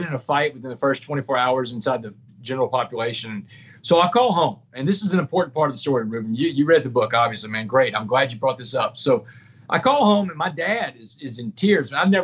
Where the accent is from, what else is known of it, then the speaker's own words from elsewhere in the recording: Port Arthur, Texas, United States; the one above my bed where I grew up on Roanoke Street, Port Arthur.